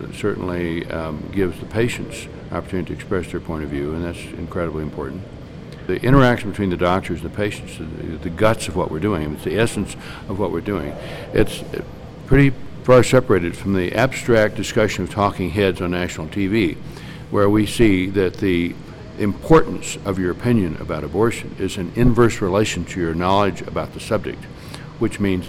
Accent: Colorado, United States; also born or lived in Kansas; We're both from Kansas, although I moved to Colorado when I was three.

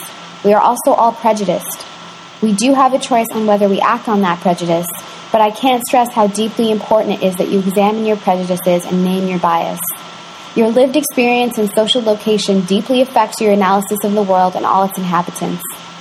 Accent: Toronto, Ontario, Canada; also born or lived in Trinidad; I was born in Trinidad, raised in Toronto.

